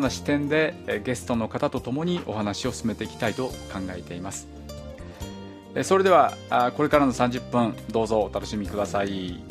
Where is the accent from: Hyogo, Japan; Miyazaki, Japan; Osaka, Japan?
Osaka, Japan; 私は大阪なんですけれども